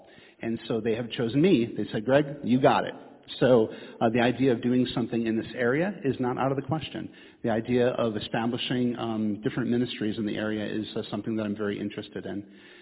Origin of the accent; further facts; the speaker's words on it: Chicago, Illinois, United States; I'm from Chicago, and I remember growing up as a skateboarder and playing other sports too, but as a skateboarder, I found my people.